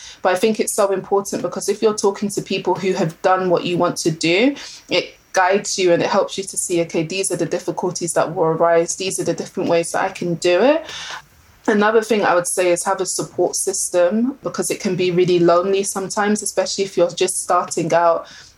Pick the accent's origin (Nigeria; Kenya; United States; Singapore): Nigeria; first of all, I'm African, I'm Nigerian.